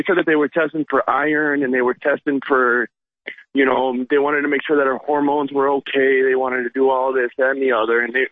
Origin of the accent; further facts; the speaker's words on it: Florida, United States; I actually just moved here not too long ago, but actually I'm actually from South Florida.